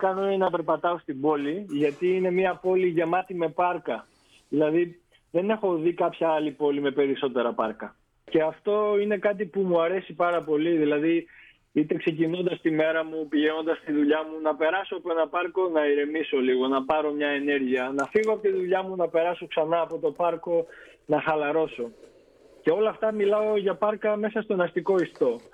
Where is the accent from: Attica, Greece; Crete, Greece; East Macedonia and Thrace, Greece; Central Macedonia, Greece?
Central Macedonia, Greece; Epanomi; Έχω πολλά χωριά. Ένα από αυτά είναι Επανομή Θεσσαλονίκη.